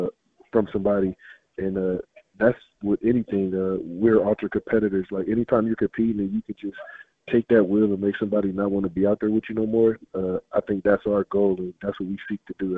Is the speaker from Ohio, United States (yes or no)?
yes; Cleveland, Ohio, United States; Yeah, I was from Cleveland, man. I was a Browns fan, so I was in some of those years.